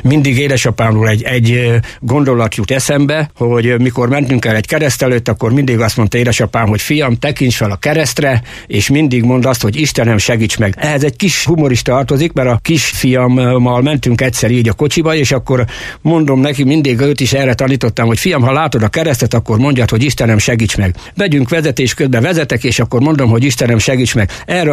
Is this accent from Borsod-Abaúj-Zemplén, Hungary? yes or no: yes; Erdőhorváti, Borsod-Abaúj-Zemplén, Hungary; born there; Erdőhorváti községbe születtem 1951.06.15-én.